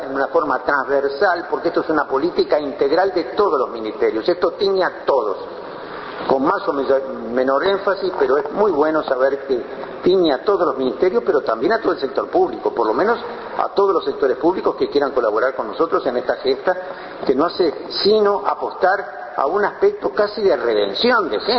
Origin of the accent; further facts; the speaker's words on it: Montevideo, Uruguay; nacido en Montevideo y nacido en el Uruguay, me sigo sin reconocer en el país en que nací ni en el Montevideo en que me crié